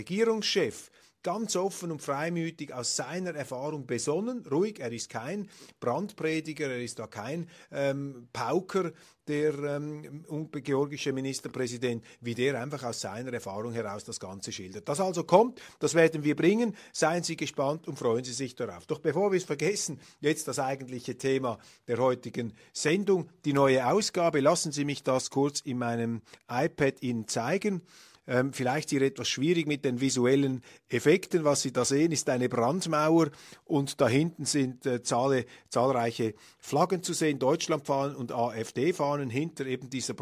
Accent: Switzerland; Und als Schweizer ist mir natürlich der Kleinstaat an sich sympathisch.

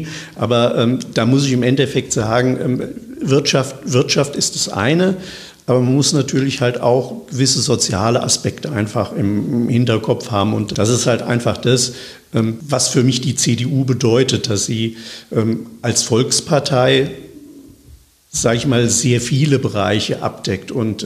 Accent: Wiesbaden, Hesse, Germany; ich bin ja nun gebürtiger Wiesbadener.

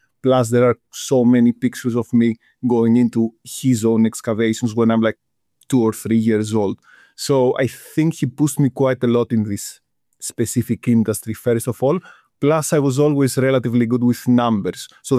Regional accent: Greece; moved away as an adult; now in United Kingdom; I'm originally from Greece. Everything about me speaks Greece. So originally from Greece, I studied in the Greek university civil engineering back in the day. I finished in 2017. Then in 2019, I came to the UK to pursue a PhD in civil engineering.

